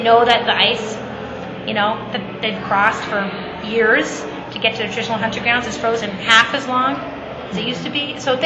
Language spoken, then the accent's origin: English; Boston, Massachusetts, United States; I'm from Boston, Massachusetts.